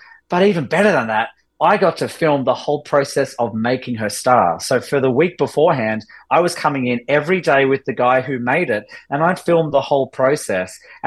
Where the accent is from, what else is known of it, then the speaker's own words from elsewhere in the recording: Australia; it was just fun being able to like teach her a little bit of my home country. And she's been to Australia and loves it a lot.